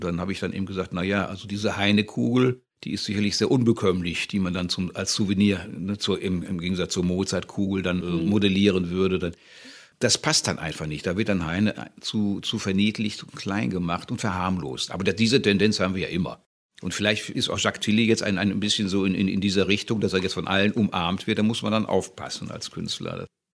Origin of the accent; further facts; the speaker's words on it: Rottweil, Baden-Württemberg, Germany; also born or lived in Rhineland; Ich komme aus Rottweil, da gibt es diese bissigen Hunde, vielleicht habe ich ein bisschen was davon, aber durchs Rheinland eben doch sehr, sehr weichgespült auch.